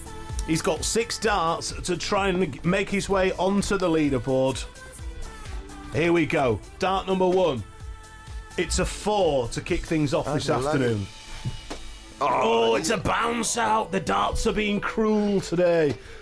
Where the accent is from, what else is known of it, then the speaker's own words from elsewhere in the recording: Yorkshire and the Humber, United Kingdom; I'm from Yorkshire.